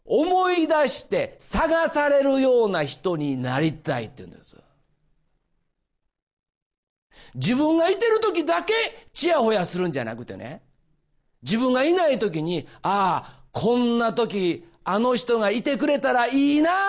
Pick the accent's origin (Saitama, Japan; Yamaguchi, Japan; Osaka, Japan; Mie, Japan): Osaka, Japan; 私はですね、実は大阪から来ました。実はって言わなくてもね、もう言葉で大体わかる、大阪のね東住吉というね、まあ庶民の町で育ったんです。二軒長屋で育ったんですよ。